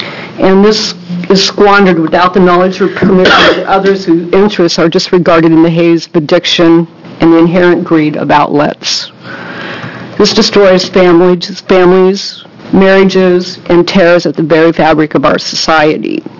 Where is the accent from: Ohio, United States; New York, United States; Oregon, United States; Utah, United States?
Oregon, United States; Portland; I'm from Portland, Oregon.